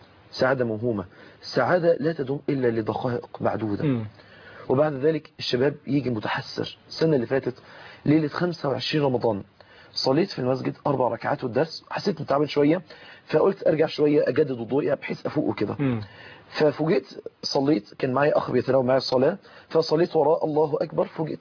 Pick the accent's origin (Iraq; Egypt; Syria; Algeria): Egypt; Mansoura, Dakahlia; كتير جدا من امهات عندنا في المنصوره بيشتكوا